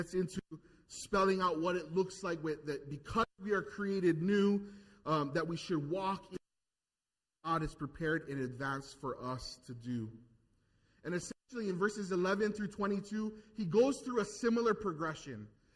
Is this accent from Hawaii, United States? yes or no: yes; Hawaii, United States; I think local people born and raised in Hawaii, whether you're on this island or another, we all face the same adversities